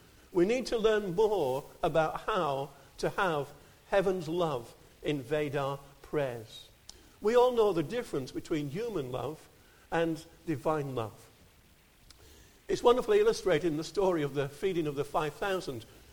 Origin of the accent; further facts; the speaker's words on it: Yorkshire and the Humber, United Kingdom; I come from Yorkshire.